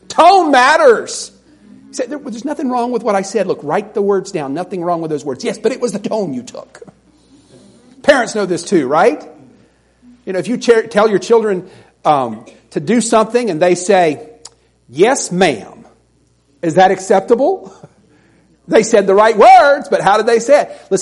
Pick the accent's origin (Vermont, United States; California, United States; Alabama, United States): Alabama, United States; I grew up in the South, you know, and we who lived in Alabama looked at people over in Mississippi